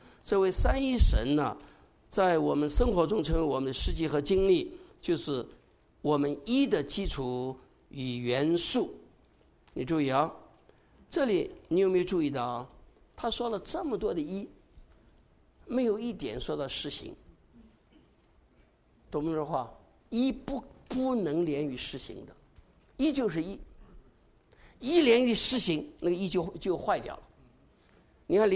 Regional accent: Zhejiang, China; now in United States; 那我是中国，我是浙江人嘛，我是中国人嘛

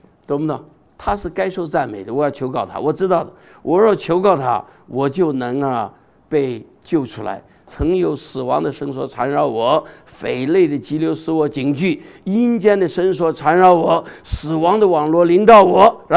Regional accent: China; 我们中国人老是一句话，息事宁人呢

